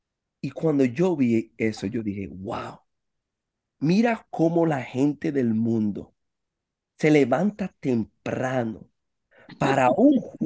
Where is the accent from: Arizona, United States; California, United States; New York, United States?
New York, United States; Y yo soy un dominicano de Nueva York. Finalmente él y yo vamos para Nueva York, de donde yo soy.